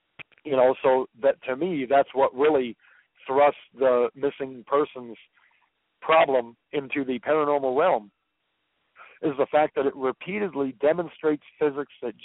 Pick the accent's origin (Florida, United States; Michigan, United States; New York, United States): Michigan, United States; this Michigan case disturbs me greatly because I'm from Michigan. I got a lot of family and friends in Michigan